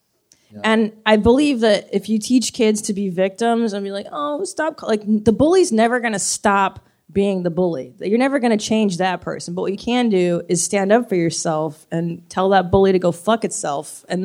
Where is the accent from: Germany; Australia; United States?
United States; California; I grew up in the Valley, 818.